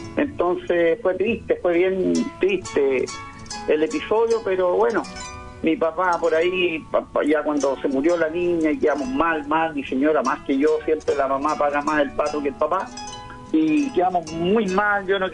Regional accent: Maipú, Santiago Metropolitan, Chile; Mire, me crié en Maipú

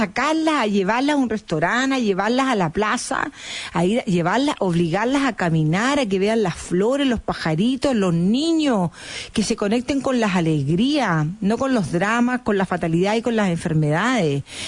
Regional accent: Chile; Somos fatalistas los chilenos.

